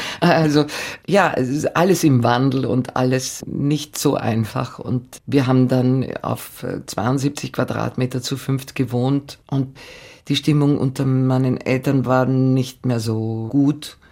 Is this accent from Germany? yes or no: no; Austria; also born or lived in Athens, Greece; Österreich, in der Schule, war nur beim Verlesen der Zeugnisse der besondere Moment